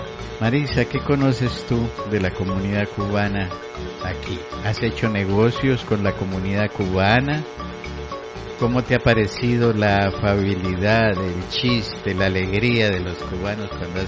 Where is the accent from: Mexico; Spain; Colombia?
Colombia; born there; como quizá en la época en que nacimos en Colombia